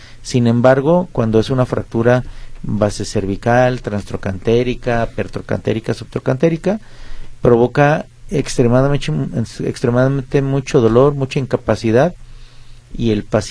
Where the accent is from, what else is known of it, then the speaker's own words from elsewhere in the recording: Mexico; eso se debe a la personalidad de nosotros como mexicanos